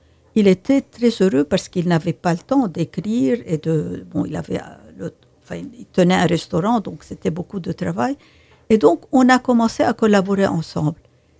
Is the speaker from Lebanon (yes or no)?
yes; Lebanon; moved away as an adult; now in France; je suis partie du Liban avec mes enfants, mon mari, de manière assez rapide et brutale.